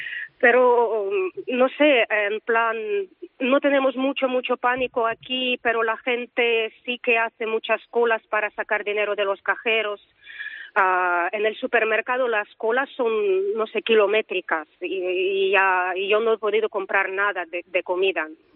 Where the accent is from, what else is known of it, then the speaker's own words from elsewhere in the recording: Ukraine; Spanish is a second language; Somos ucranianos y queremos... hablemos el idioma que hablemos. Yo hablo el ruso y el ucraniano. Mi madre es ucraniano parlante. Yo crecí en una situación rusa parlante.